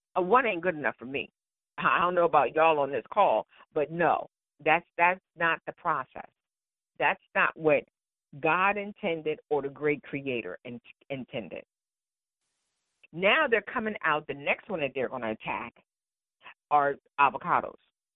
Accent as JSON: {"language": "English", "region": "Northeast", "country": "United States", "said": "because we're from the Northeast. And if you're from the Northeast, you don't have a summer."}